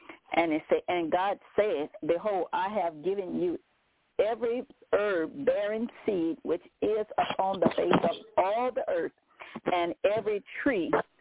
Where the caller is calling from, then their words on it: Baton Rouge, Louisiana, United States; I'm calling from Baton Rouge, Louisiana.